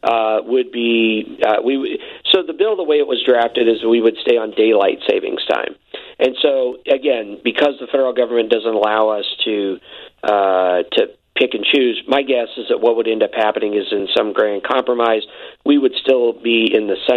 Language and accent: English; Terre Haute, Indiana, United States; I grew up around the Terre Haute area where my grandparents lived on the Illinois side of the border, and so half the year we were hour off and half the year it was the same.